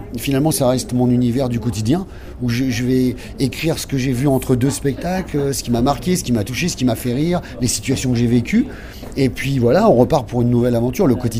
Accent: France; je reste râleur, parce que je suis râleur, hein, je suis français

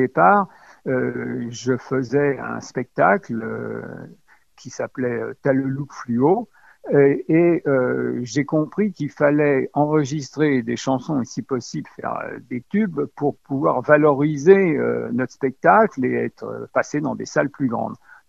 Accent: Paris, Île-de-France, France; Donc lui, il venait de Strasbourg, moi je venais de Paris.

